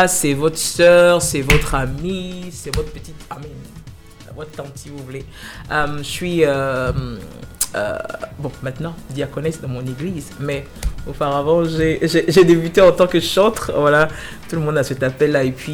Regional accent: Côte d’Ivoire; moved away; j'étais à Londres comme tout le monde. J'ai quitté la Côte d'Ivoire quoi, il y a 23 ans, 2002. On a eu la chance, on est rentré en août et puis après la guerre a explosé, on est resté ici.

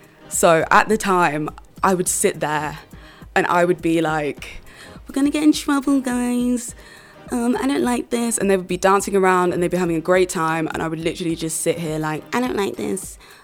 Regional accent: East Midlands, United Kingdom; my mum's side, my family is Jamaican, and on my dad's side, they are Dominican. So, I grew up in the Midlands, in Northamptonshire, and to be honest, there weren't that many black people around.

